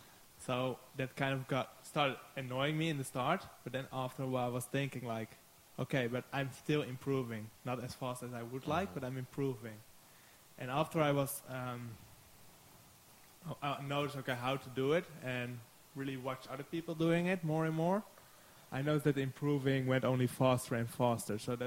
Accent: Netherlands; As I'm from the Netherlands, people think I was born on skates.

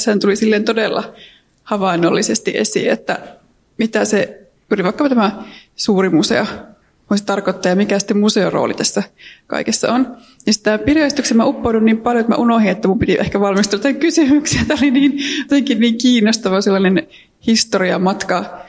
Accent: North Karelia, Finland; Olen itse kotoisin Pohjois-Karjalasta

